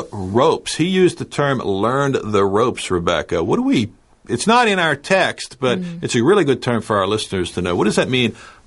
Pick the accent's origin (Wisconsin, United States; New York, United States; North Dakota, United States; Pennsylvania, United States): Pennsylvania, United States; Pittsburgh; which happens to be in my hometown of Pittsburgh